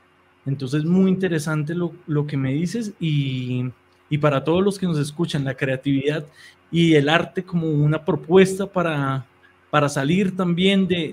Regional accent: Colombia; la vivencia que estamos teniendo como colombianos en este hecho que se está marcando como el posconflicto

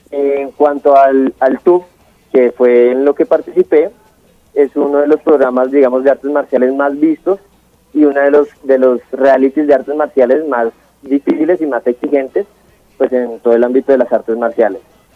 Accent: Bogotá, Colombia; vivo en la localidad de Suba, soy bogotano. Tengo 26 años

